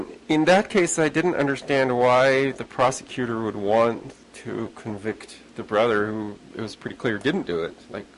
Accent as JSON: {"language": "English", "country": "Canada", "said": "I'm from Canada"}